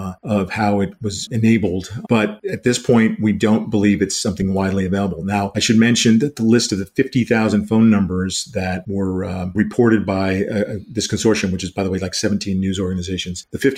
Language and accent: English; Washington, District of Columbia, United States; My hometown Washington Post paper is is devoting acres of newsprint to this right now